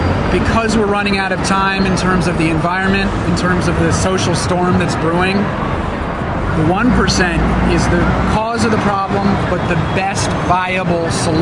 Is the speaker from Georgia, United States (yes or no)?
no; New York, United States; Well, I was born and bred on the Upper East Side.